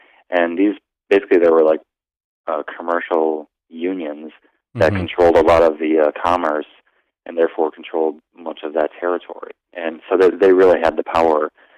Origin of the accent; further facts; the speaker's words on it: Wisconsin, United States; I went to college, and I grew up in Wisconsin. Went to college at UW-Madison.